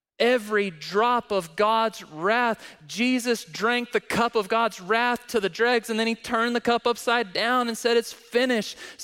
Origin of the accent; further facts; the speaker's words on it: Alabama, United States; moved away; also born or lived in Missouri; I know I'm from Alabama, as many of you know, and I would argue that Alabama is the new tornado alley.